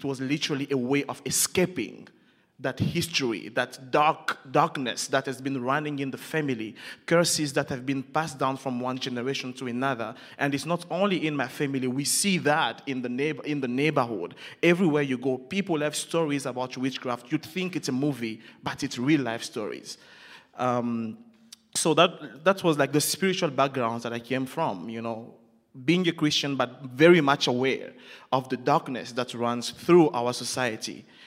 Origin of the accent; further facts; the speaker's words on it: southern provinces, DR Congo; so I was born and raised in the Congo, DRC, Central Africa, in the southern provinces of the Congo. And so I'm the last born of seven, and I grew up in a very crowded house.